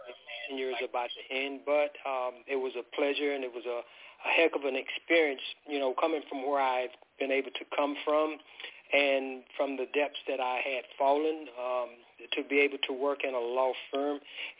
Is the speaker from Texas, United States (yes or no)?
yes; Texas, United States; Yes, Angela … I'm originally from Texas.